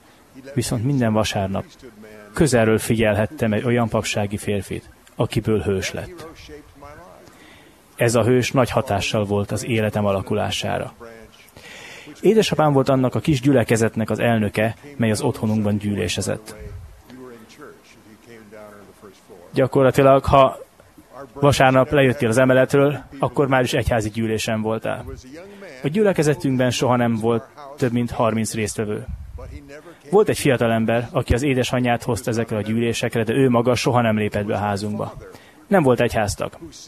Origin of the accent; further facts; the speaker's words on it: Princeton, New Jersey, United States; Hungarian is a second language; Az Egyesült Államokban, New Jersey állam Princeton nevű városában születtem és nőttem fel.